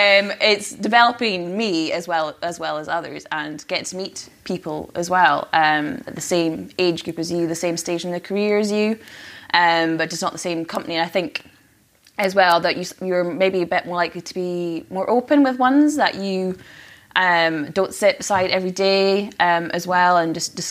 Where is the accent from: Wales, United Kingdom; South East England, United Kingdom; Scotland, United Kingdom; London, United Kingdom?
Scotland, United Kingdom; Orkney; So I'm originally from Orkney, although you might be deceived my accent because I don't have the accent at all.